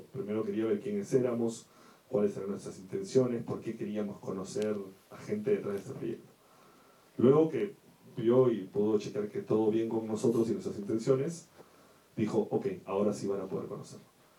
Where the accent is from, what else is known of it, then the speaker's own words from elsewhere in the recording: Lima, Peru; born there; mi familia y mi papá son de Puno y Arequipa, también del sur del Perú, pero yo nací en Lima